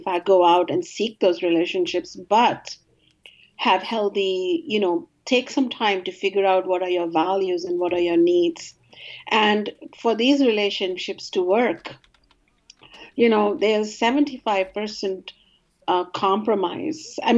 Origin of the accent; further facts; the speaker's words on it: India; I am so-and-so … I am from India